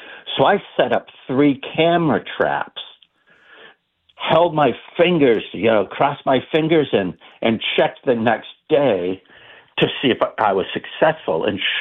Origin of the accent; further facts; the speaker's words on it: New England, United States; also born or lived in Maine; I grew up here in New England, and we had a farm in Maine, and also one here in Rockport, Massachusetts.